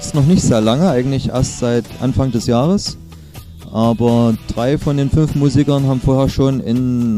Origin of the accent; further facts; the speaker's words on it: Taucha, Saxony, Germany; Nee, wir kommen aus Taucher.